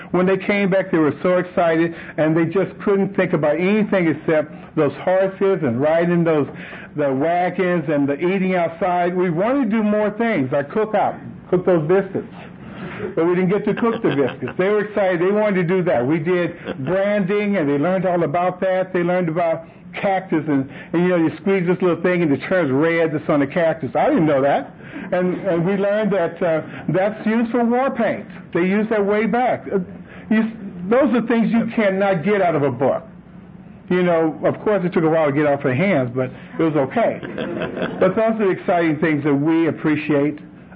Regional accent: Los Angeles, California, United States; I remember when I was a kid, you know, growing up in Los Angeles, California, there wasn't a whole lot of wildlife for me to do.

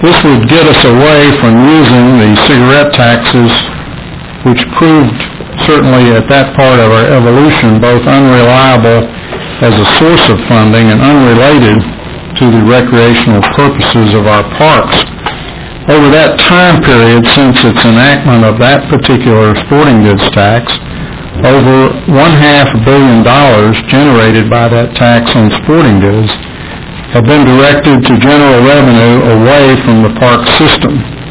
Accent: San Antonio, Texas, United States; The Express News in my hometown on July 31st ran an article

